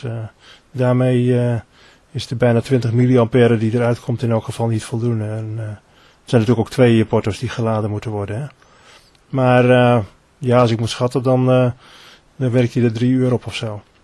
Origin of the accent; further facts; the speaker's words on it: Assen, Drenthe, Netherlands; Ik kom oorspronkelijk uit Assen.